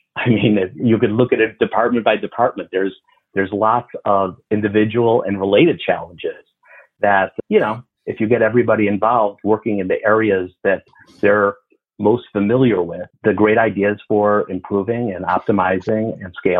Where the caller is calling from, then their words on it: Chicago, Illinois, United States; Chicago, Illinois.